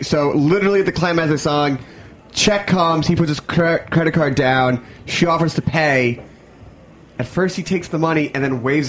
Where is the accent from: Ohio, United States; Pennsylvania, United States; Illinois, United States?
Pennsylvania, United States; Philadelphia; This is a really real we're from Philadelphia, so this is a very Philly centric.